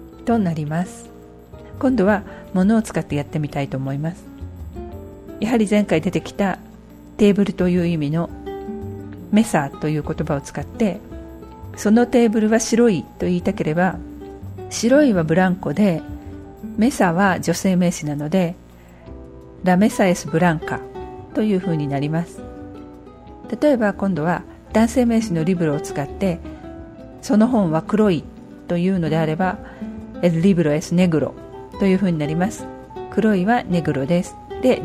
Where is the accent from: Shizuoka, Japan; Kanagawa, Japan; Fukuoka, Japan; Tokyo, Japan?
Tokyo, Japan; 例えば私の場合は東京出身なんで